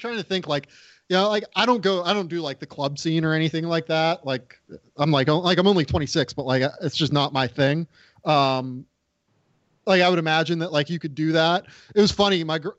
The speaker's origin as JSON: {"language": "English", "town": "Pittsburgh", "region": "Pennsylvania", "country": "United States", "tie": "born or raised there", "said": "Like coming from someone like I grew up in Pittsburgh, and I mean, like I love Pitt's campus."}